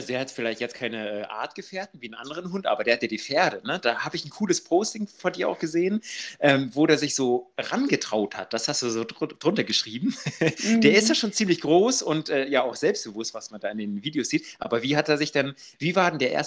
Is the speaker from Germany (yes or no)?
yes; Northern Germany, Germany; Ich komme ja aus dem Norden, hört man ja auch vom Dialekt.